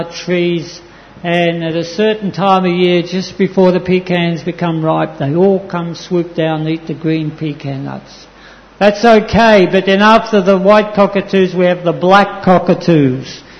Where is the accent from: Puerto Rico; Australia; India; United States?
Australia; I come from Australia, and on our farm in Australia we have parrots